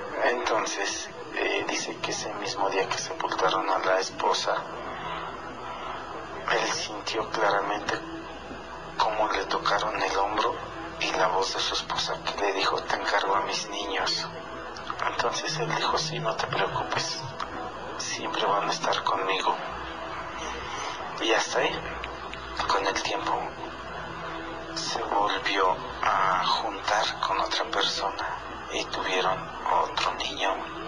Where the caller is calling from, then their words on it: Pachuca, Hidalgo, Mexico; de Pachuca.